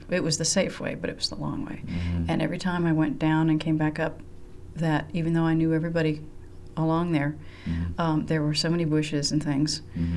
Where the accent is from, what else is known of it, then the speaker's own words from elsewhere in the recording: Orlando, Florida, United States; also born or lived in Oklahoma / Rochester, United States / Boston, United States / Los Angeles, United States; I was born and raised in Orlando, went from there to Oklahoma, then to Boston, well, actually Rochester, New York, where I did a music degree